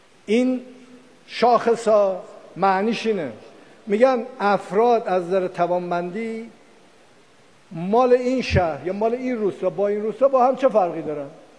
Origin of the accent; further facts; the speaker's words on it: Mahabad, West Azerbaijan, Iran; born there; تو مهابات به دنیا اومدم، اونجا شهر کردها و سنی‌ها و این حرف هاست